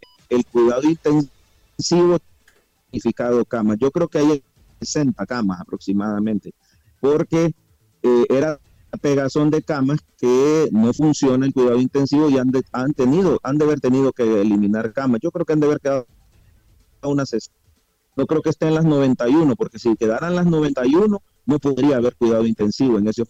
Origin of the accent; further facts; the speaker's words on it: Honduras; como todo hondureño, esperamos que este hospital funcione